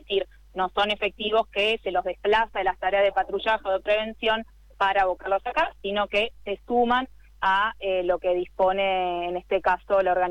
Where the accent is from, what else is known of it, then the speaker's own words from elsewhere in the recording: Santa Fe, Argentina; es algo que la verdad que nos duele a todos como santafesinos